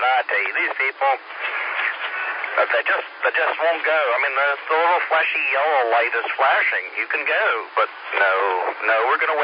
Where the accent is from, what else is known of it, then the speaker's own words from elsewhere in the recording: Greenville, Georgia, United States; also born or lived in Savannah / Central Florida; In Greenville. Spent, I don't know, a few years in Savannah and about 10 years in Central Florida, not Orlando, Space Coast.